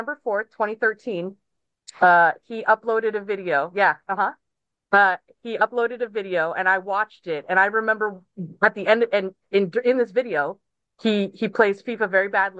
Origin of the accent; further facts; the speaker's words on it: United States; I had, and I, being American, I knew nothing about actual football, or as they say here, soccer.